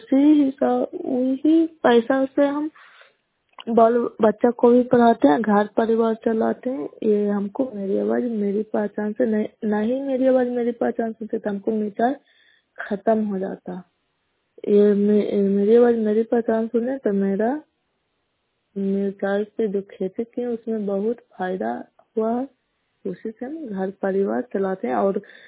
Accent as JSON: {"language": "Hindi", "region": "Bihar", "country": "India", "said": "नालंदा जिला नगर नौसा ब्लॉक कैला पंचायत की निवासी हूँ।"}